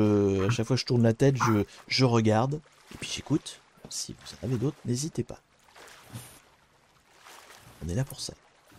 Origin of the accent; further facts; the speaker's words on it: Normandy, France; bah oui, je suis normand.